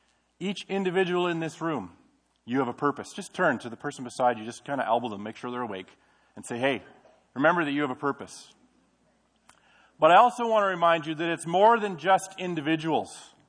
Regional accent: Smithers, British Columbia, Canada; As we came from Smithers, made trips to here, and spent some time in this church and all the kinds of things.

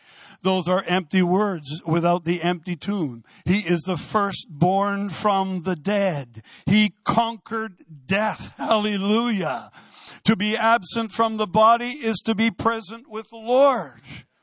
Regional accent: Ireland; As an Irishman, I won't hold that against him

